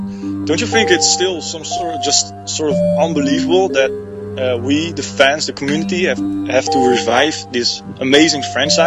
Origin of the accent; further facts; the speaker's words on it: Amsterdam, North Holland, Netherlands; English is a second language; I'm from the Netherlands. Amsterdam.